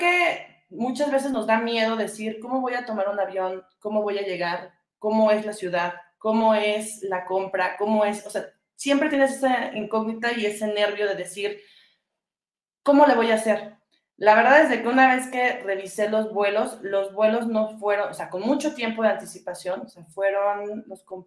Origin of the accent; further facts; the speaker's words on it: Mexico; no, vengo de México. Me dice, ay, mexicana, sí, mexicana.